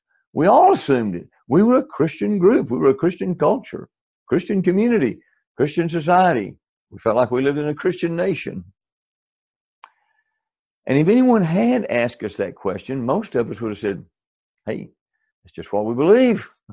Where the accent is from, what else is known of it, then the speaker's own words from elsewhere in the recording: Tellico Plains, Tennessee, United States; When I was a little kid, I grew up in Tellico Plains, Tennessee.